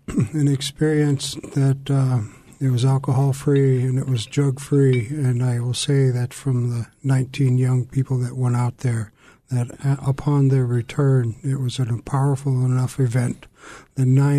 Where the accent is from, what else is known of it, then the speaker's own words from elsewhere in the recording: Kake, Alaska, United States; I come from Cake, Alaska. I'm Wushkitan, and my father's tribe is Gunalchkedi from the Frog House in Klukwan.